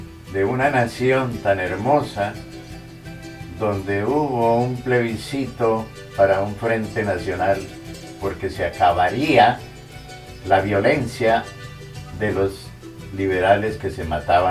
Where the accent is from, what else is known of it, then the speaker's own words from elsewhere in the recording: Cáqueza, Cundinamarca, Colombia; now in United States; En mi pueblito pequeño, Caquesa, le decían la cochera. Aquí en Estados Unidos le llaman cochera